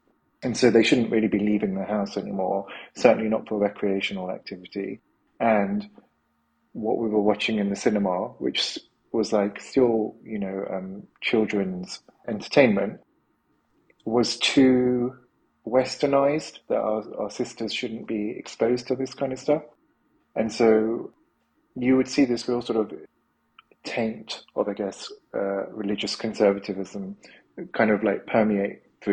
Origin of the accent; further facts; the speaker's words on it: London, United Kingdom; born there; So I was born in London in the UK, and my parents would have been first generation immigrants into the UK. So they both come from like a village in Pakistan.